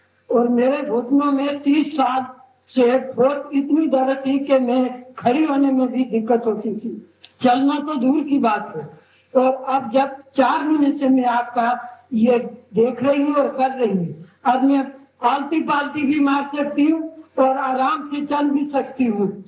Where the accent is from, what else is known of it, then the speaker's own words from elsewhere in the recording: Ghaziabad, Uttar Pradesh, India; मैं गाजियाबाद से आई हूँ … और मेरी उम्र 72 साल है